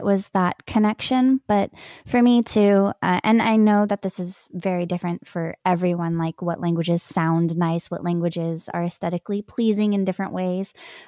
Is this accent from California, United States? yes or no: yes; California, United States; California. I have Irish heritage, among other things.